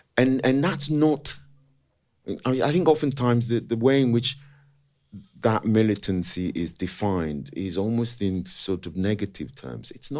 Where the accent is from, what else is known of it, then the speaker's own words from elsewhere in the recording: London, United Kingdom; I grew up in West London. I grew up just at the bottom of the Fulham Road.